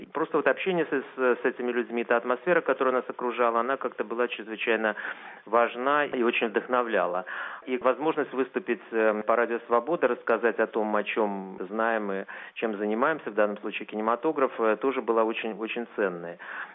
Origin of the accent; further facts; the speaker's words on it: Russia; я из России